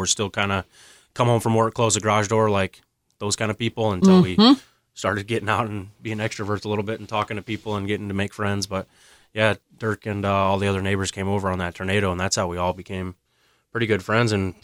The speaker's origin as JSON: {"language": "English", "town": "Storm Lake", "region": "Iowa", "country": "United States", "tie": "born or raised there", "said": "Yeah, so I grew up in the Storm Lake area, graduated from Elta High School, and proceeded to go on to Briarcliff here in Sioux City."}